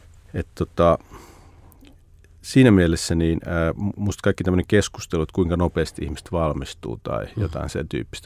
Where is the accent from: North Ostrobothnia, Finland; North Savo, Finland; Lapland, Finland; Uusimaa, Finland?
North Savo, Finland; Siilinjärvi; moved away as an adult; also born or lived in Lappeenranta; mä oon syntynyt siis Lappeenrannassa ja sitten me siirryttiin tuonne Savoon Siilinjärvelle niin kuin kouluajoiksi ja sitten mä sieltä lähdin heti taas sitten armeijaan ja opiskelemaan tuonne Helsinkiin